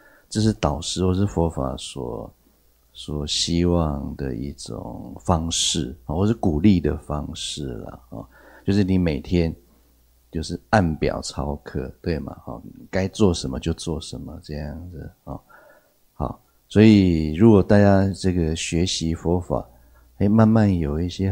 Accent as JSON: {"language": "Chinese", "country": "Taiwan", "said": "这个我们台湾这边说 gap so 是吗？"}